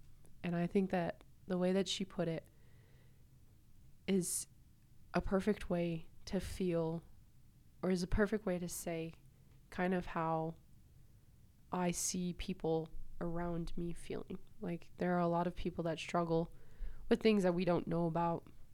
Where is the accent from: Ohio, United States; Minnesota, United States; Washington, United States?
Washington, United States; Seattle; she lives in Seattle, I grew up in Seattle, so we got to bond over that.